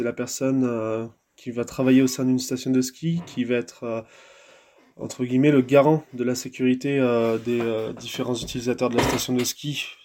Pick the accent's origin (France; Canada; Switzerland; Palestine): France; Normandy; now in Ariège, France; Moi, je viens de Normandie, je suis né au bord de la mer.